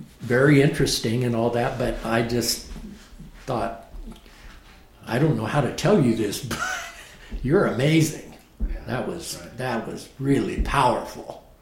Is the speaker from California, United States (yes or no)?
yes; California, United States; I came from the Bay Area, and the poetry scene out there was, to me, it was a continuation.